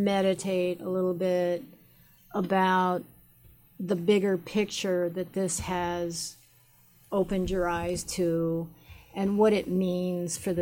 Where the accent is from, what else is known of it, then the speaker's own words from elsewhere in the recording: Haiti; I came from Haiti. I went to Colombia.